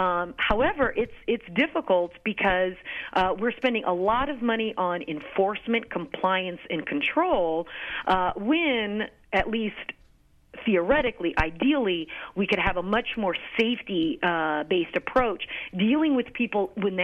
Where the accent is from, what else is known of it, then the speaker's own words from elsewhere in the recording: Santa Cruz, California, United States; I'm from Santa Cruz. Right here in Santa Cruz, we have these situations as well.